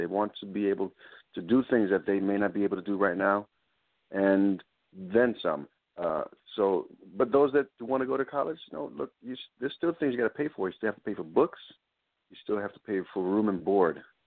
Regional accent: New York City, New York, United States; I'm from the Bronx, New York, and the branch I served, United States Navy, served 11 years.

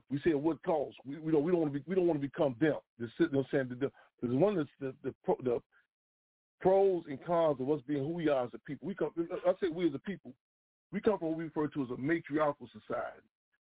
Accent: Inglewood, California, United States; And I remember the block I grew up in Inglewood.

